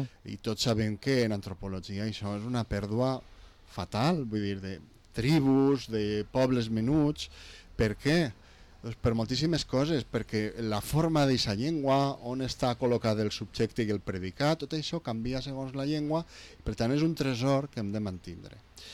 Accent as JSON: {"language": "Catalan", "region": "Valencian Community", "country": "Spain", "said": "fan bé al nostre patrimoni lingüístic com a valencians"}